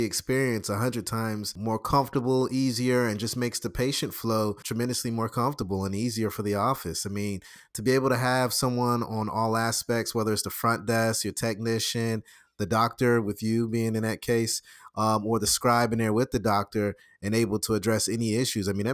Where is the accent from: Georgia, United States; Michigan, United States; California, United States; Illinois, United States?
Michigan, United States; Detroit; also born or lived in Philadelphia / Orlando; Detroit. So people can never really tell where I'm from. I lived in Philadelphia. I lived in Orlando, so my accent is real jacked up.